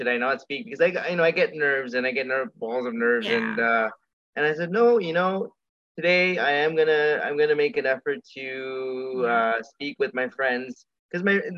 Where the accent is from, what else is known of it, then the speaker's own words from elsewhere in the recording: Toronto, Ontario, Canada; born there; I was born premature. I was born in Toronto